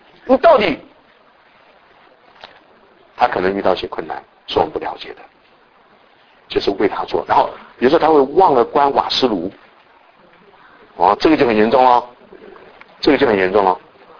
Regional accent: Taiwan; 我也是台湾来的

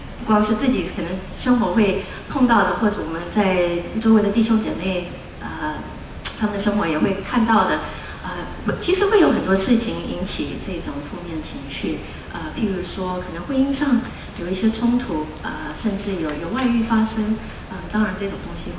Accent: United States; 是因为我在美国出生长大，我爸爸妈妈是移民来的

